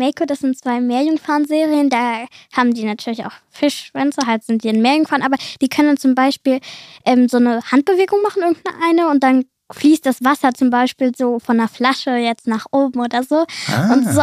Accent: Cologne, North Rhine-Westphalia, Germany; ich komme aus Köln und ich bin 11 Jahre alt

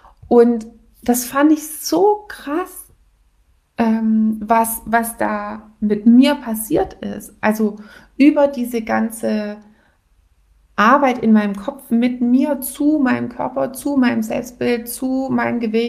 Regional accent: Baden-Württemberg, Germany; born there; ich bin ja geborene Schwäbin

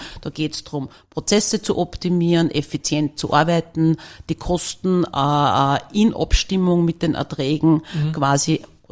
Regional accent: Linz, Upper Austria, Austria; now in Vienna, Austria; Ich bin gebürtige Linzerin

